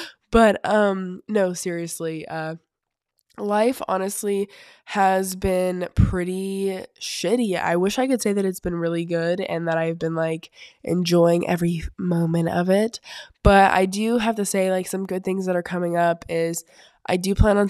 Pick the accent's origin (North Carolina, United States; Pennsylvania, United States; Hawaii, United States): North Carolina, United States; moved away as an adult; now in Kentucky, United States; So I lived in North Carolina my whole life, and I moved to Kentucky like almost 2 years ago now.